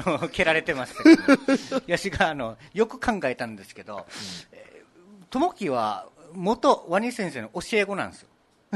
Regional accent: Okinawa, Japan; accent: Okinawan; 分かりやすく標準語なまりでうちななまりしてからの

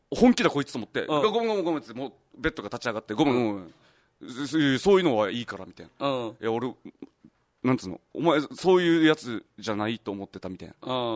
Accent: Okinawa, Japan; 俺沖縄出身だから

